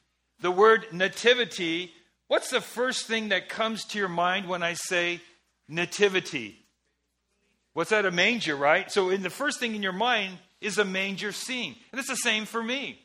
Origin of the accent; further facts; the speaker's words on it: Los Angeles, California, United States; born there; So for example, I was born in Los Angeles at the Queen of Angels Hospital.